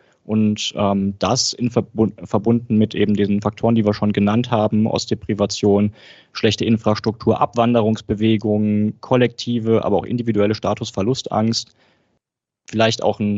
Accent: West Germany, Germany; ich bin selber in Westdeutschland geboren und sozialisiert

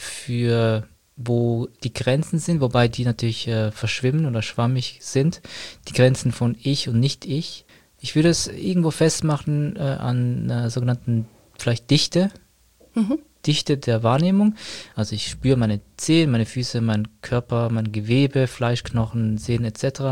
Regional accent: Zürich, Zurich, Switzerland; bin aus Zürich

